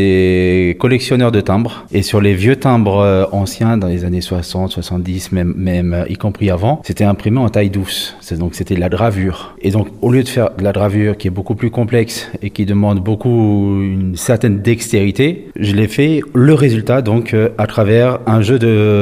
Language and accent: French; Paris, Île-de-France, France; je ne suis pas originaire d'Alsace, je suis originaire de Paris, ça fait 10 ans que je suis en Alsace